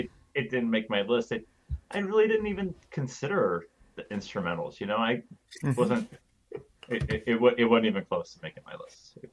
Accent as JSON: {"language": "English", "country": "United States", "said": "I'm an American."}